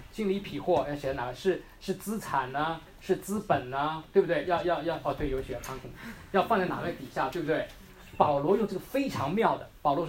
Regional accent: China; 我们中国人最怕就是信

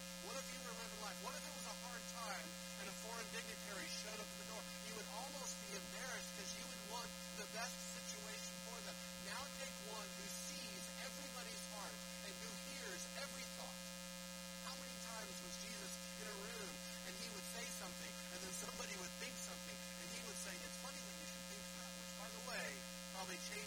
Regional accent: Alabama, United States; I mean, I grew up in Alabama. I don't know if you've ever heard of the Iron Bowl between Alabama and Auburn

